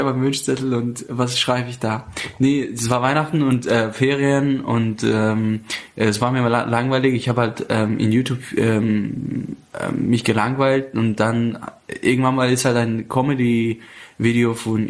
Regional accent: Bavaria, Germany; Ich komme aus Bayern, ich komme aus, mittlerweile kann man sagen, aus München.

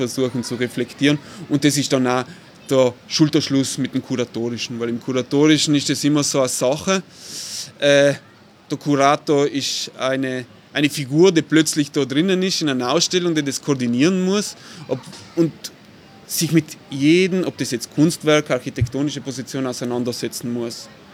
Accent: Bolzano, Trentino-Alto Adige, Italy; Ich bin ein gebürtiger Bozner, eigentlich ein Shanghaiolo, wie man so schön sagt, weil ich komme aus der Peripherie von Bozen, Adlerstraße, also da, wo jetzt das Casanova Viertel ist.

